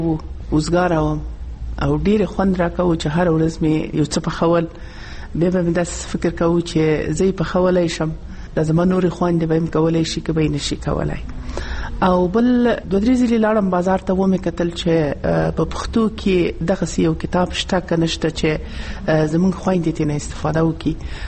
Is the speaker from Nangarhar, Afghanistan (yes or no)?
yes; Nangarhar, Afghanistan; مخصوصا زه چون د ننګرهار یم